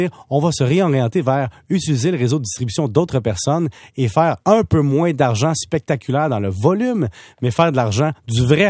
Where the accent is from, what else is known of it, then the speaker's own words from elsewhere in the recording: Salaberry-de-Valleyfield, Quebec, Canada; Je viens de Valleyfield